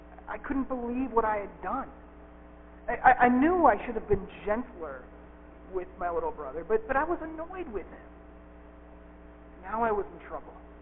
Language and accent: English; United States; Every winter, usually in late January, my hometown would host the county fair, the Gallatin County Fair.